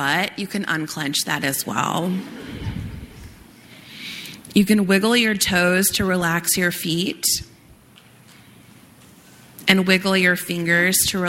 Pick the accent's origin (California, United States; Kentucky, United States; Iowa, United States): California, United States; I'm from California.